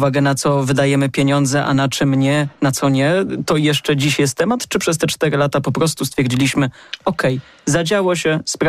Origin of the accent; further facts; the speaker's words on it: Poznań, Greater Poland Voivodeship, Poland; my z Poznania nie odwrócimy biegu historii